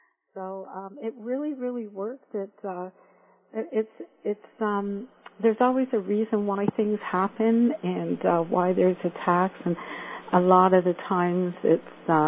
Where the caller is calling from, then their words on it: Oakville, Ontario, Canada; I'm pretty good. I'm from Oakville.